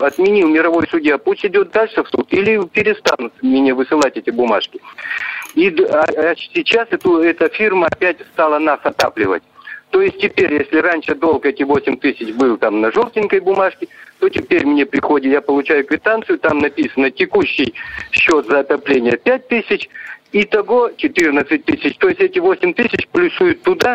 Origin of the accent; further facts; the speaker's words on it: Nytva, Perm Krai, Russia; я из Нытвы.